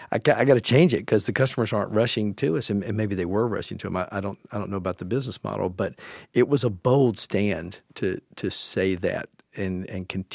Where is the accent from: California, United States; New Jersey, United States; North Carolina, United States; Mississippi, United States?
Mississippi, United States; I was a guy from Mississippi with not a lot of shekels, but I liked nice stuff.